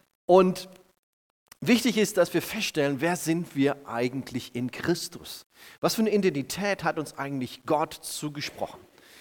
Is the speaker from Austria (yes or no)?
no; Ditzingen, Baden-Württemberg, Germany; Ich komme aus der Nähe von Leonberg, aus Ditzingen, bin dort Pastor einer lokalen Ortsgemeinde.